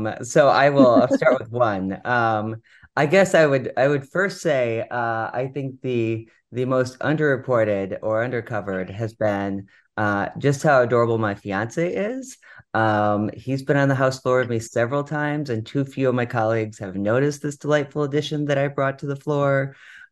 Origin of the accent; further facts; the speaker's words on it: Michigan, United States; also born or lived in Washington, District of Columbia, United States; So for me, I grew up in Michigan and lived in DC for a short bit and decided, where in the world do I want to live? Picked Michigan.